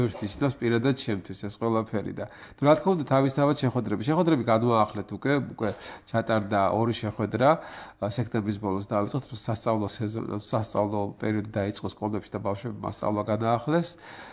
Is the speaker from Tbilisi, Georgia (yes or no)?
no; Gori, Shida Kartli, Georgia; მე თქვა შიდა ქართლიდან გორიდან ვარ და მიხდებოდა ხოლმე ადრე უფრო ხშირად ამ სოფლებში